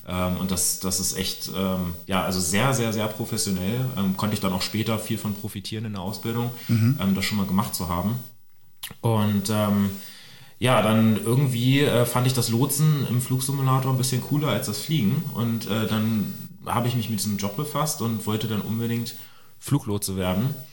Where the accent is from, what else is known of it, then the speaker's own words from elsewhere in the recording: Celle, Lower Saxony, Germany; Ich bin in Celle aufgewachsen, also relativ nah an Hannover. Und da war ich 14